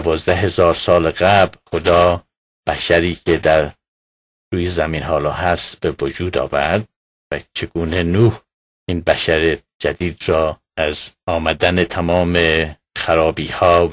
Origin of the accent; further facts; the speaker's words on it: Iran; moved away as an adult; now in United States; من از ایران به آمریکا آمدم که درسم را تمام کنم